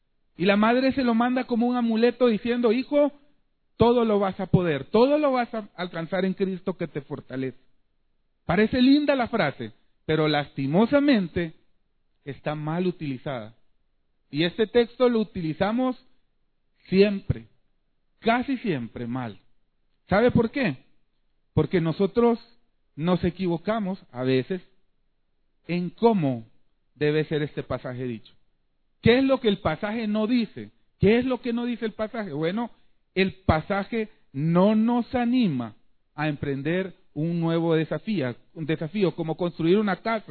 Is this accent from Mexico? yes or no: no; El Salvador; Como dije que soy salvadoreño, ya todos pupusas dijeron.